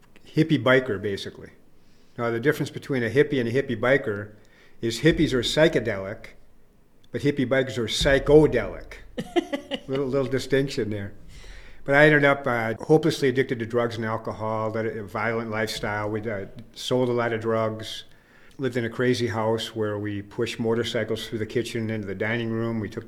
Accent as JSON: {"language": "English", "town": "Racine", "region": "Wisconsin", "country": "United States", "said": "I'm originally from Racine, Wisconsin, southeastern Wisconsin, very near Milwaukee."}